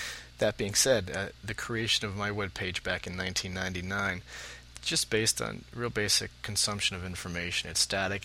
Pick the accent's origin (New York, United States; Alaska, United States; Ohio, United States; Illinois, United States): New York, United States; the arch rival for the Red Sox here are the New York Yankees, and I'm a New Yorker.